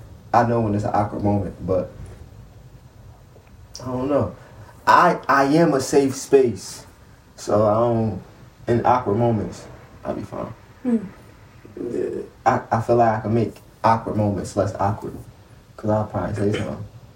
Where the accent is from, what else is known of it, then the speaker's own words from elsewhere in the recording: New York, United States; I'm from New York.